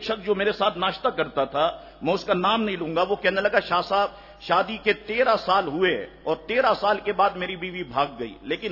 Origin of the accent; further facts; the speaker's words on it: Karachi, Sindh, Pakistan; ہم تو کراچی میں پیدا ہوئے، کراچی کی سڑی گرمیاں ہم نے دیکھی،